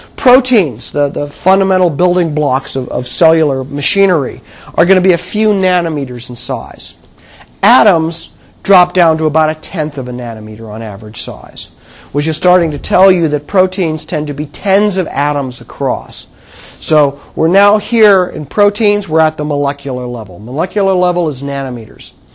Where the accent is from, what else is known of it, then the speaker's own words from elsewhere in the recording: United States; I'm going to slip into English because I'm an American